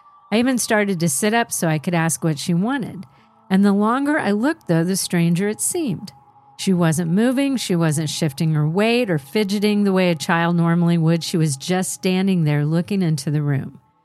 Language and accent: English; Georgetown, South Carolina, United States; born or raised there